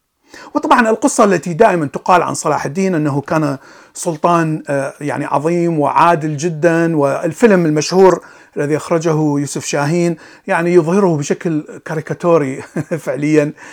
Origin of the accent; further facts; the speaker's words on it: Iraq; وأنا عشت في طفولتي في العراق بالسبعينات والثمانينات